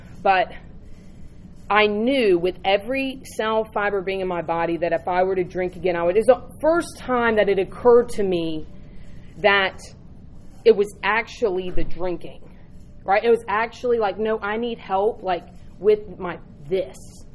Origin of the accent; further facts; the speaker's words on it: North Carolina, United States; I'm from North Carolina.